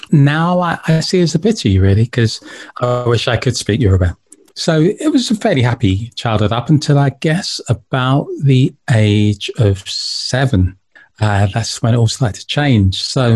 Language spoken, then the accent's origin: English; London, United Kingdom; I was born in London. My family from Nigeria, and they came over in the 50s and had three children. I was the baby of the family.